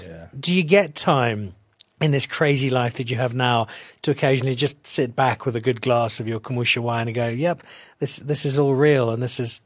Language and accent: English; Zimbabwe; I grew up in Zimbabwe